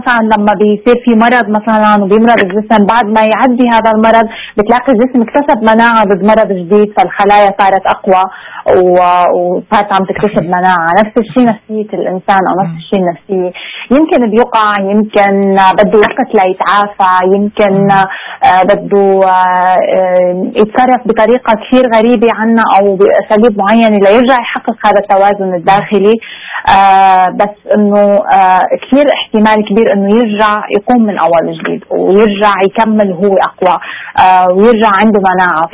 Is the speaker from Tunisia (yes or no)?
no; Syria; نحن كسوريين